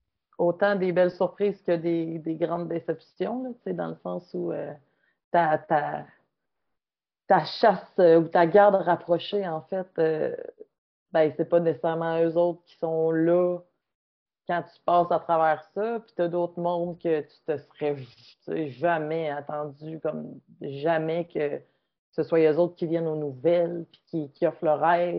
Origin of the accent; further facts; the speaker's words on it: Quebec, Canada; on vient de l'Abitibi, là, quand même, nos amis ne sont pas à 2 rues de chez nous.